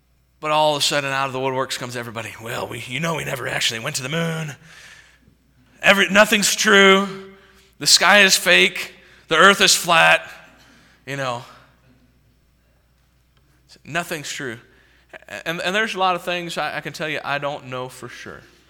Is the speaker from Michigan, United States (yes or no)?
no; Chicago, Illinois, United States; I'm from Chicago area, right?